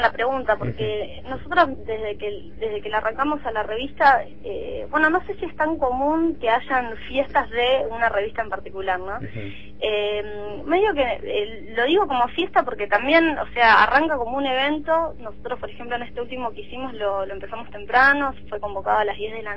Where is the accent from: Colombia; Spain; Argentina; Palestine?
Argentina; Neuquén; a Mati Espina y yo, que somos de Neuquén, venimos